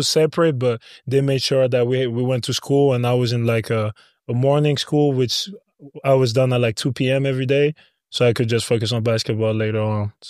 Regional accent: France; Like, I was in my hometown at the end of the day. I had some friends and cousins, stuff like that.

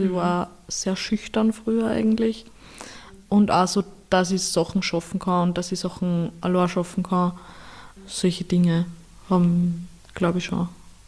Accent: Upper Austria, Austria; bei mir daheim, in meinem Dorf, wo ich herkomme, in Oberösterreich

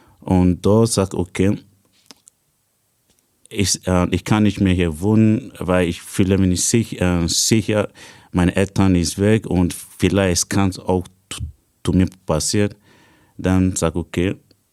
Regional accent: Nigeria; German is a second language; Es war am 12. Dezember 2015 in Nigeria, da wo ich aufgewachsen bin.

